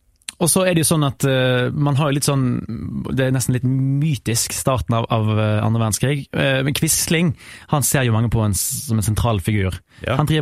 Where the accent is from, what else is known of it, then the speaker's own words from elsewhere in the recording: Bergen, Vestland, Norway; I min hjemby Bergen